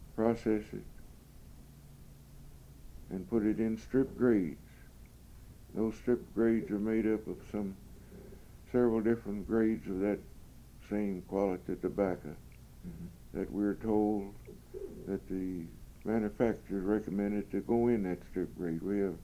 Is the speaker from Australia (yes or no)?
no; United States; born there; Well, I was born in Harrison County, mm-hmm. and November the 22nd, 1910.